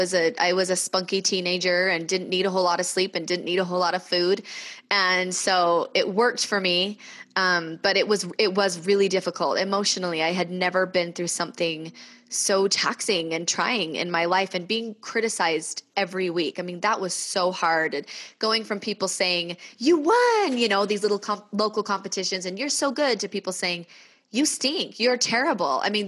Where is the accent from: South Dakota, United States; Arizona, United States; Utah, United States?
Utah, United States; Bountiful; I grew up in Bountiful, Utah, and I always loved singing.